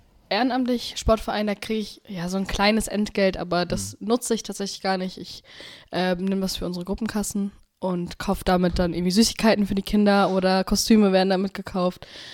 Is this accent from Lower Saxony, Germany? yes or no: yes; Löningen, Lower Saxony, Germany; ich komme aus Löningen, ich bin 20 Jahre alt